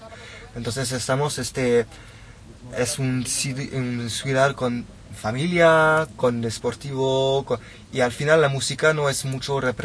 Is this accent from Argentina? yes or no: no; France; Spanish is a second language; Estoy aquí, en mi ciudad natal, en Francia, hablando español con vosotros.